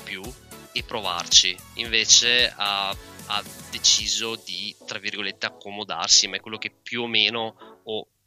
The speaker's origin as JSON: {"language": "Italian", "town": "Vicenza", "region": "Veneto", "country": "Italy", "said": "noi siamo di Vicenza, si suonava a Milano"}